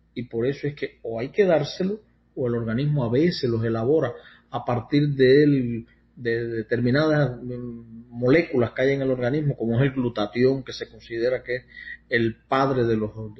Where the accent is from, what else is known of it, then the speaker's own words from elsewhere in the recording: Cuba; moved away; soy cubano y me fui de allá hace muchos años, alrededor de unos 20 y tantos años